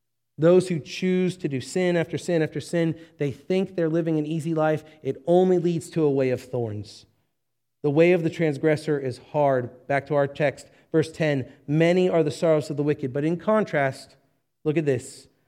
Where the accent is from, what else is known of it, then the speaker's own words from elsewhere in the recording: Santa Clarita, California, United States; now in Kansas, United States; Now, I grew up in Santa Clarita. I was born in L.A., grew up in Santa Clarita. I didn't have much experience with agriculture, but I have spent the last 9 years in Kansas. And I've not lived on a farm